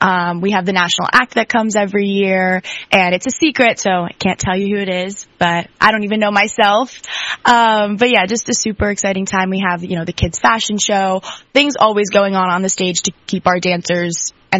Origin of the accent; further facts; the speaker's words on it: Grove City, Pennsylvania, United States; I'm originally from Grove City, Pennsylvania, Western Pennsylvania, a little small town.